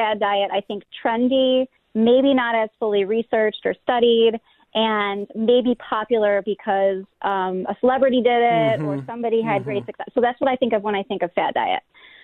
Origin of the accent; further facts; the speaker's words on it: Buffalo, New York, United States; I like chicken wings. I'm from Buffalo. I watch the Bills, right?